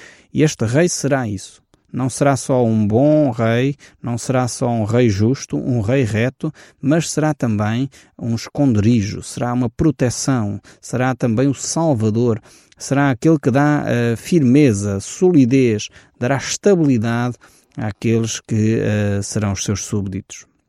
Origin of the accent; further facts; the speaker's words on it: Portugal; a nossa cultura, a nossa base, como portugueses